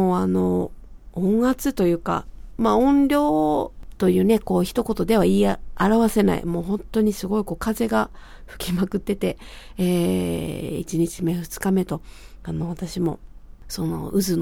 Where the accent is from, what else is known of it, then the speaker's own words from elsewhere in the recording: Fukuoka, Japan; 翌日は僕の地元近くの箱崎宮前の桃庵で明るい時間にスタート。